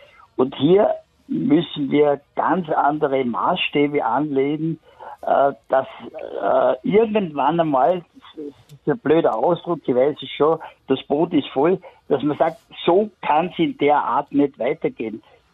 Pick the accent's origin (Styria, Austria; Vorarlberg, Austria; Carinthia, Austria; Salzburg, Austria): Vorarlberg, Austria; Wir können nicht bei uns in Österreich, in Vorarlberg, global muss der Klimawandel geschehen.